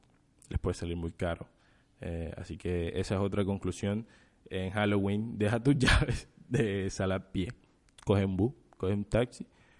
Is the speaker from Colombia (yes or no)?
yes; Colombia; porque yo no sé de verdad cómo cuando nosotros como colombianos adaptamos este tipo de celebraciones